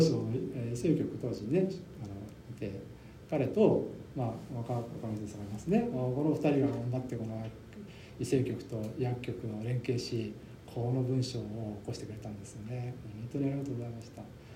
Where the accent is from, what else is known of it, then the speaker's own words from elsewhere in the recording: Ibaraki, Japan; 私は、まあまあ、あの茨城県出身ですけども